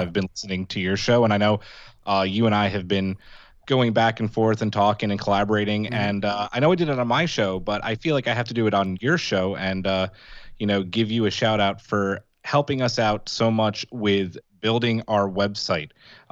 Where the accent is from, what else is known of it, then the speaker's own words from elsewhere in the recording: Queens, New York, United States; now in Bucks County, United States; Where am I from? Oh, I'm from Queens.